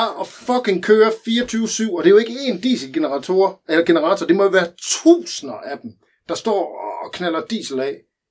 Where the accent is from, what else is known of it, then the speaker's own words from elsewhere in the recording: Lolland, Zealand, Denmark; Ved du, hvorfor jeg havde dynamolygter på min cykel, da jeg var dreng på Lolland?